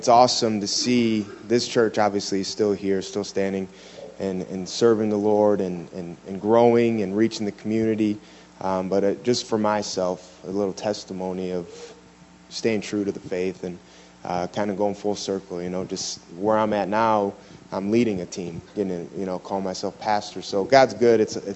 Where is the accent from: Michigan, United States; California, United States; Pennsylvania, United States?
Michigan, United States; Detroit; I came from Detroit, Michigan, full-blown heroin addict.